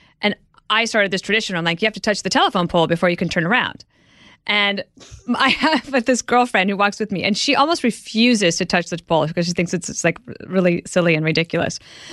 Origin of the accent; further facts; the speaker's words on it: Midwest, United States; now in New York, United States; So I'm from the Midwest, and when I came to New York at first